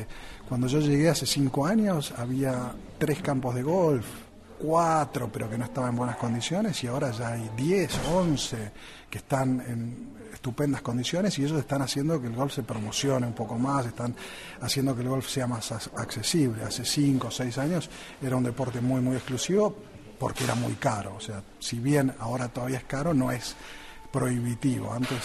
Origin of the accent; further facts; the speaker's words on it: Buenos Aires, Argentina; No, venimos de Buenos Aires, que son muy altas.